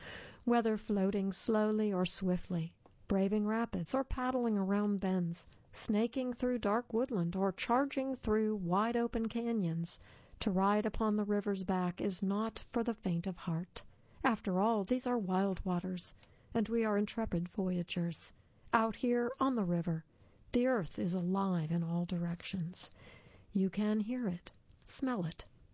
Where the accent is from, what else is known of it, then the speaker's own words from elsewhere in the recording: Pittsburgh, Pennsylvania, United States; I'm from Pittsburgh and the Youghiogheny goes through Pittsburgh.